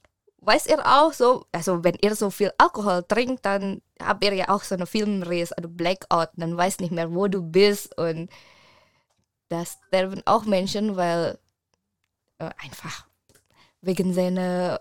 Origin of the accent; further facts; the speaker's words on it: Indonesia; German is a second language; Also ich komme ja aus Indonesien